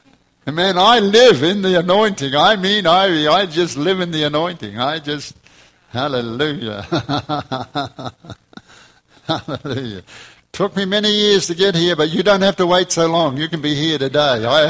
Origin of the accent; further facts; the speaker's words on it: New Zealand; now in United States; When I first came to this country for the first many years, because I come from New Zealand, I had a green card and it had alien on it.